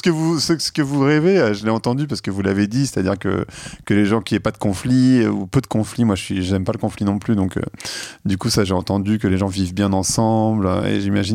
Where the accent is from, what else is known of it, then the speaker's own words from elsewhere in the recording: Lebanon; now in France; quand on vient du Liban et qu'on sait ce que c'est qu'une situation où vraiment ça va pas très bien, quand on est en France